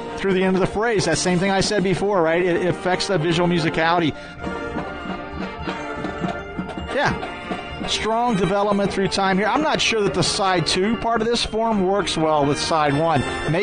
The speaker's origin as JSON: {"language": "English", "town": "Mason", "region": "Ohio", "country": "United States", "said": "I'm from Mason, Ohio."}